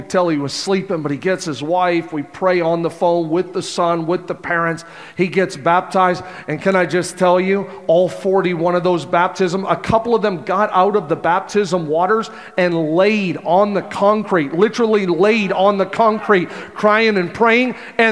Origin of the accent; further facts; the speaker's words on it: Canada; I'm from Canada, for those of you that don't know.